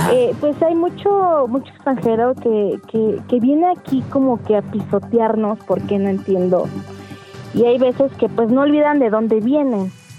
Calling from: Tlalnepantla, State of Mexico, Mexico; Desde Tlanepantla FM.

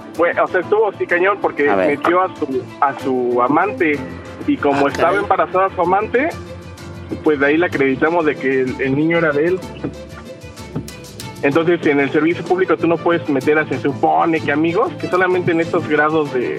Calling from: Coyoacán, Mexico City, Mexico; de aquí de Coyoacán, por Avenida México y Londres.

